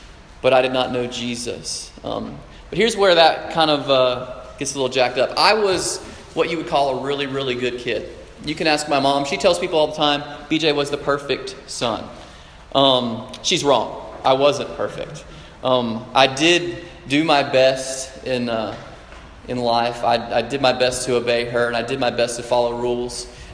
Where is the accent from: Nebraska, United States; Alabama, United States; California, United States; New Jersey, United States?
Alabama, United States; Decatur; I grew up in Decatur, Alabama, right down the road. I did not grow up in a Christian home.